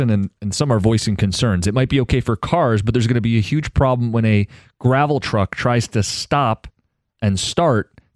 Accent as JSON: {"language": "English", "town": "Chicago", "region": "Illinois", "country": "United States", "tie": "born or raised there", "said": "They have these on-ramp lights in many big cities. I grew up in Chicago."}